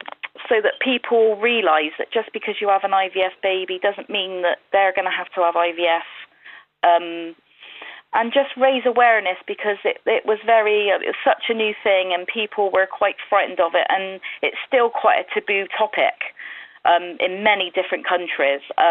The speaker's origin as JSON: {"language": "English", "town": "Bristol", "region": "South West England", "country": "United Kingdom", "tie": "born or raised there", "also_born_or_lived": "Oldham", "said": "I was 12 days old when I came home from, because obviously I was born up in Oldham. So I was 12 days old when I came home to Bristol."}